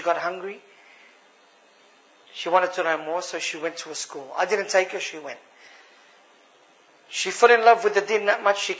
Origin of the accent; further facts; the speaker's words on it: Sydney, New South Wales, Australia; I'm 37 years old. I come before you from Sydney, Australia.